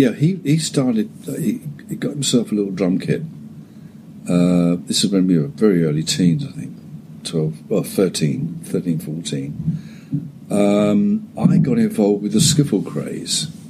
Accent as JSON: {"language": "English", "town": "Kingsbury", "region": "London", "country": "United Kingdom", "tie": "born or raised there", "said": "I grew up in northwest London, in Kingsbury. And I was born in 1942 in Edgware, just down the road."}